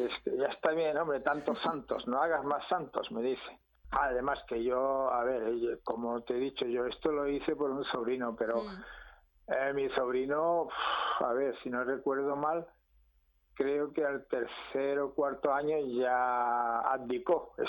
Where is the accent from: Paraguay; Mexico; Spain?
Spain; Antequera, Andalusia; Bueno, pues vale, pues de la ciudad donde yo nací y crecí.